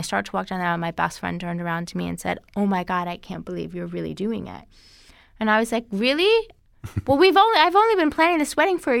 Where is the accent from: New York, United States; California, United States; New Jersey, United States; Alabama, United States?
New York, United States; I grew up in New York. In New York, all you hear about is like scheduled C-section and a little tummy tuck and keep it moving, you know?